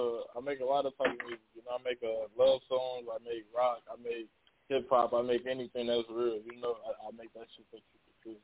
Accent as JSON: {"language": "English", "town": "Minneapolis", "region": "Minnesota", "country": "United States", "said": "I'm from Minneapolis."}